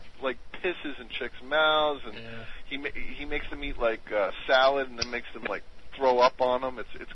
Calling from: New York, United States; I'm calling from Long Island.

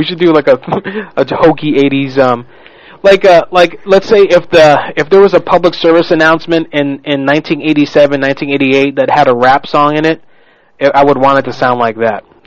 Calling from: Orlando, Florida, United States; I'm calling from Orlando … I am well known around here.

